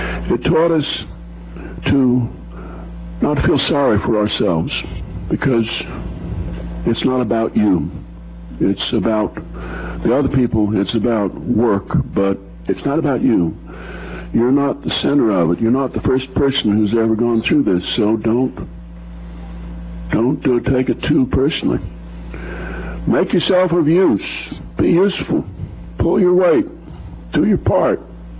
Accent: Minnesota, United States; For one thing, growing up in Minnesota, you realize that you are the object of mass national indifference.

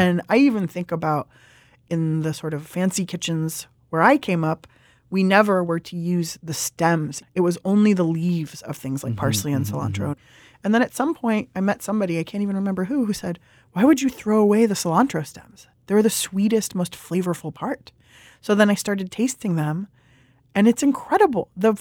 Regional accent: California, United States; I am a Californian. I'm an Iranian. I'm a kid who has always loved to eat. I spent a lot of my time in Italy.

